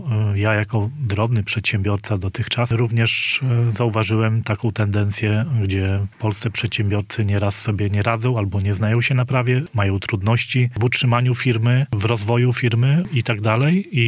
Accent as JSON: {"language": "Polish", "town": "Łochów", "region": "Masovian Voivodeship", "country": "Poland", "said": "jako przedsiębiorcy z okolic Mazowsza, dokładnie jestem z Łochowa, z okolic Warszawy"}